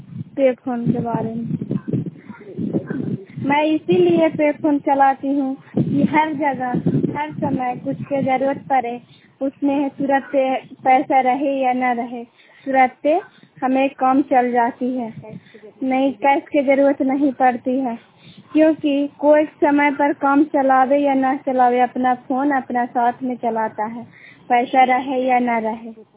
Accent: Chandi, Bihar, India; चंडीदी के रहने वाली हूँ। आज मैं चंडी में हूँ

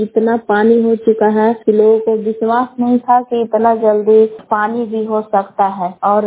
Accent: Belav, Bihar, India; ग्राम बेलाव जिला कैमूर बबुआ के निवासी हूँ।

